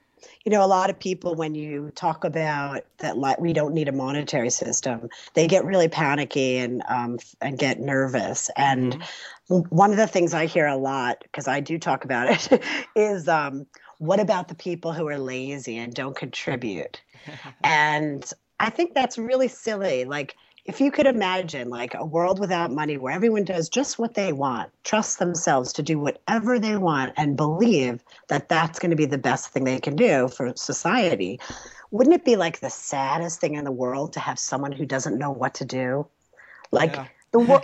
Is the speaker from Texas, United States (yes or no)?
no; New York City, New York, United States; I was just in New York City, and I'm a New Yorker